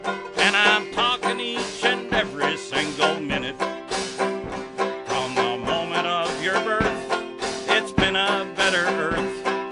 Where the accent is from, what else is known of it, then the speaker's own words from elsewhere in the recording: Peterborough, Ontario, Canada; I'm from Peterborough, Ontario.